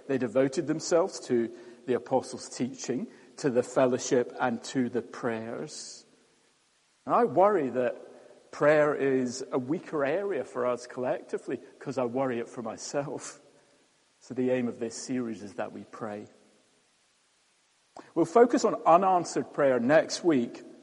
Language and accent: English; Scotland, United Kingdom; Actually, I'm Scottish. I'm not sorry to mention it at all.